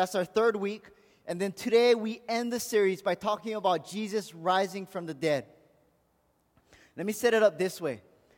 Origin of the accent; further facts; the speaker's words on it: Aiea, Hawaii, United States; I'm from Aya, and if you know anything about Aya, you have to either play soccer or baseball because it's in the water.